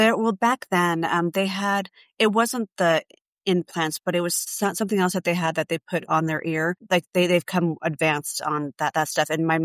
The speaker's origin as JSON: {"language": "English", "region": "Colorado", "country": "United States", "tie": "born or raised there", "also_born_or_lived": "New Hampshire", "lives_now": "Denver, United States", "said": "And I was born in New Hampshire, but basically raised in Colorado."}